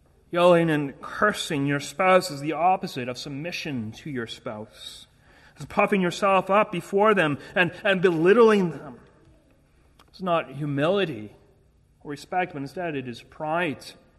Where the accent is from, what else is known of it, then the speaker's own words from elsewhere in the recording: Canada; Now, being Canadian, I'm not excusing it, but I just have a propensity to say sorry for everything.